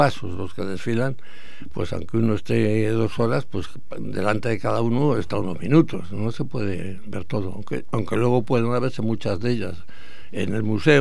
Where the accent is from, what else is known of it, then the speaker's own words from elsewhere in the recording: Medina de Rioseco, Castile and León, Spain; now in Valladolid, Spain; aunque soy de Río Seco y viví su Semana Santa y la sigo viviendo de lejanía y la pregonera el año 2000, pero es que en los últimos 60 años he estado en Valladolid